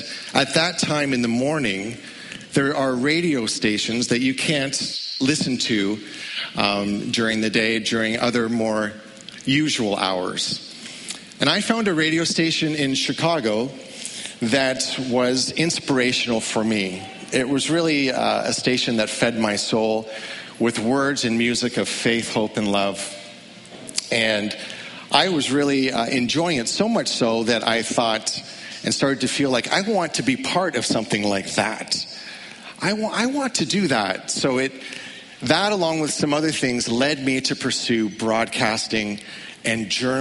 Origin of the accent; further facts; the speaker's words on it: Barrie, Ontario, Canada; my hometown in Barrie, Ontario.